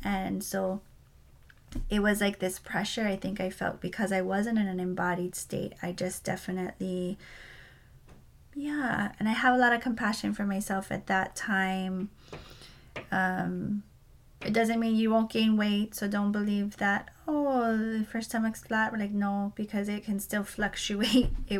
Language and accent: English; Hawaii, United States; And, you know, as a Hawaiian, like, our rituals get a little, I don't know, confusing, I guess, because there's still a lot of hukihuki with Christianity and being Hawaiian.